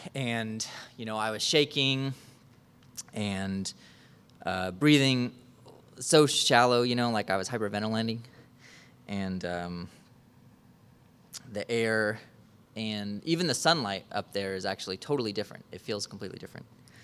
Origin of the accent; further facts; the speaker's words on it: Kansas, United States; I grew up in Kansas, which is statistically flatter than a pancake.